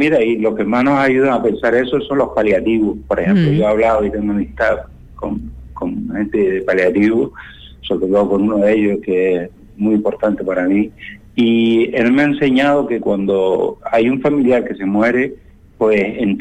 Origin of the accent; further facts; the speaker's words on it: Canary Islands, Spain; somos como población canaria, ante todos esos factores de riesgo que sabemos que son el COVID ataca más a esas personas, pues somos una población de riesgo.